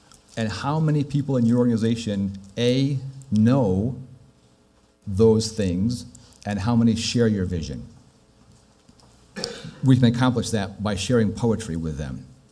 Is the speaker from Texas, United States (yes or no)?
no; Michigan, United States; I grew up in Michigan